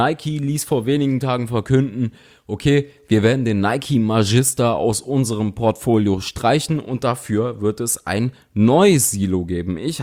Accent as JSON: {"language": "German", "town": "Cologne", "region": "North Rhine-Westphalia", "country": "Germany", "said": "Ich bin Kölner, ich weiß, was Enthusiasmus im eigenen Fußballverein bedeutet"}